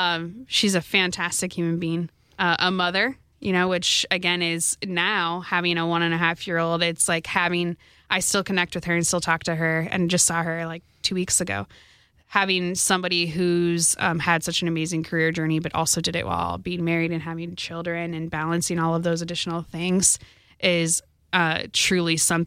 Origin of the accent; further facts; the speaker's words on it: Midwest, United States; accent: Midwest; And I'm from the Midwest originally. Hopefully my Midwest accent translates in this over this microphone.